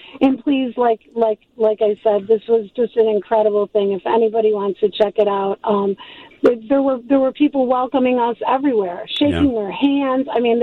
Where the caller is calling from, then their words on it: Grayslake, Illinois, United States; From Gray's Lake.